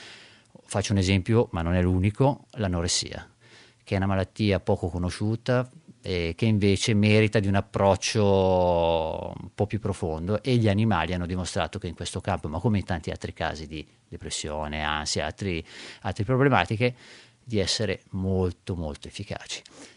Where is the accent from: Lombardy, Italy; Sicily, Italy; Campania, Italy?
Lombardy, Italy; Castano Primo; perché io sono di Castano e sto parlando di un'associazione di Biella.